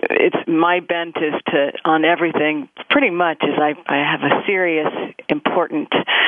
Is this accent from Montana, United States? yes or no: yes; Montana, United States; I did grow up in Montana, yes.